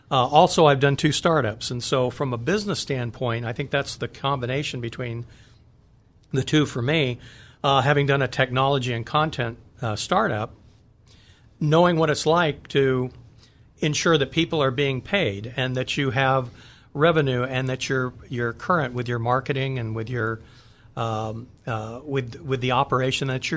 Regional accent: Riverside, California, United States; Sure. I grew up in Riverside, so I'm a Southern California boy.

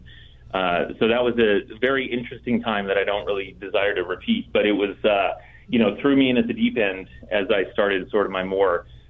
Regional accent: Santee, California, United States; Yeah, so I grew up in East County, Santee, and my parents are still today wonderful Christian examples.

